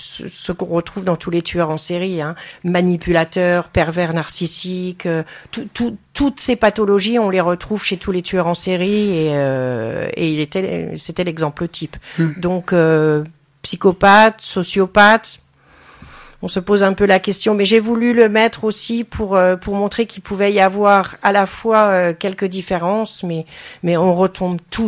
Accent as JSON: {"language": "French", "town": "Charleville-Mézières", "region": "Grand Est", "country": "France", "tie": "born there", "said": "je suis née à Charleville-Mézières dans les Ardennes et j'étais adolescente pendant la période criminelle de Michel Fourniret"}